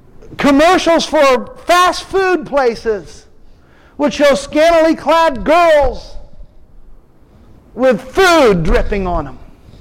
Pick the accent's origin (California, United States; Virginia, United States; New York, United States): California, United States; Bellflower; I come from Bellflower, California, and I was telling some people before, you know, that's a city of 70,000 people.